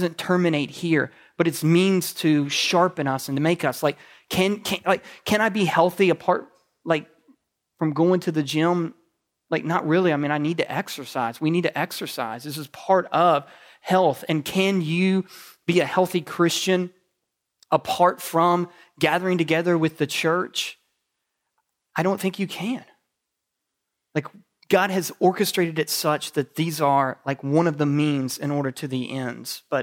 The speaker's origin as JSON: {"language": "English", "region": "the South", "country": "United States", "tie": "born or raised there", "said": "Like I guess maybe it's part of growing up in the South, but I crave deep fried foods."}